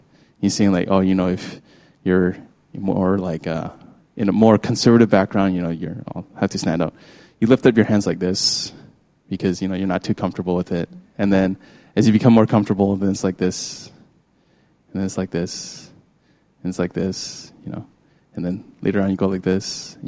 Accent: Vancouver, British Columbia, Canada; Like, I'm from Vancouver.

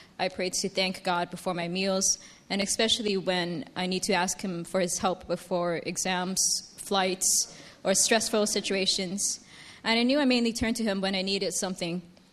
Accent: Hong Kong; when he knew that I was from Hong Kong

